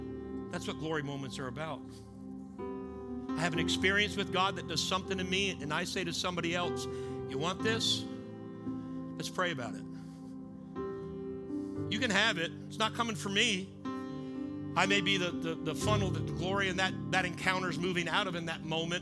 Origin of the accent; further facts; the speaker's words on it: Canada; So I grew up in a fishing village. I'm Canadian. Me and my wife grew up in Canada. She's French-Canadian, and I'm whatever the French are not, Canadian. So I grew up in a little town, fishing village, beautiful, on the coast.